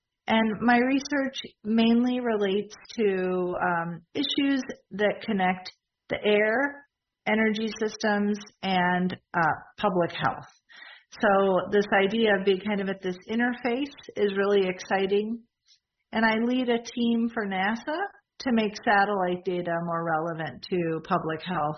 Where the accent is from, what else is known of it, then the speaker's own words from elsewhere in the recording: Illinois, United States; now in Madison, United States; Well, I grew up outside of Chicago, and I am now a professor at the University of Wisconsin-Madison. I've been here for 20 years